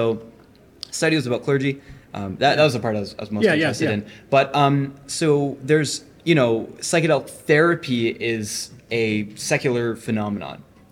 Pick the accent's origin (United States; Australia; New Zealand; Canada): Canada; being Canadian, crossing the border